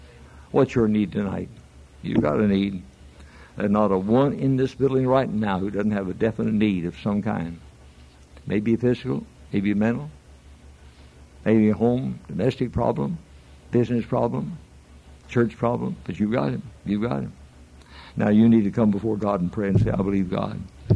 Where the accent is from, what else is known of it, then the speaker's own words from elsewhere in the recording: Chattanooga, Tennessee, United States; … from Chattanooga, Tennessee. I asked you to pray for me some years ago."